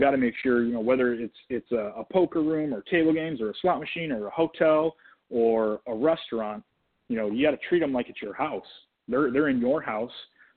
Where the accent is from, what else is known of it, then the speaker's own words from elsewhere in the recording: Michigan, United States; you know, I'm Michigan is my home. I mean, that's my home state. I love the state.